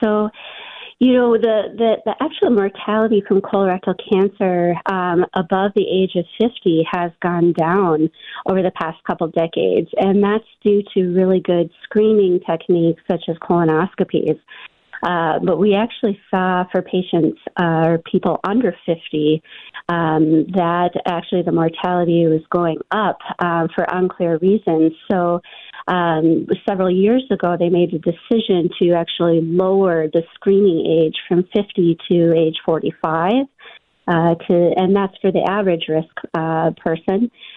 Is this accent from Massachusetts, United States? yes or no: no; Becker, Minnesota, United States; Yeah, so I'm actually a native Minnesotan. I grew up in Becker, Minnesota